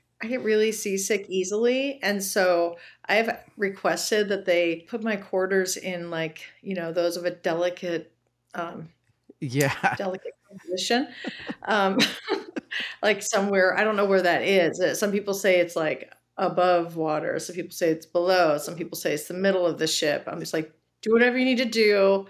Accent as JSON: {"language": "English", "town": "St. Louis", "region": "Missouri", "country": "United States", "also_born_or_lived": "Chicago", "said": "So yeah, five shows and all in cities I love. I'm from St. Louis."}